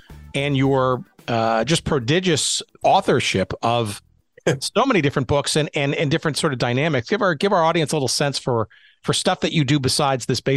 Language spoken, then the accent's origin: English; New York, United States; Well, actually, I'm from the New York area too.